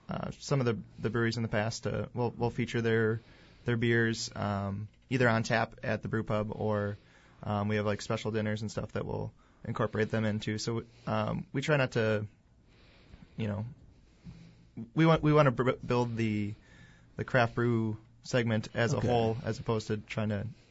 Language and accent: English; Appleton, Wisconsin, United States; I grew up in Appleton, so I was able to stay around my hometown.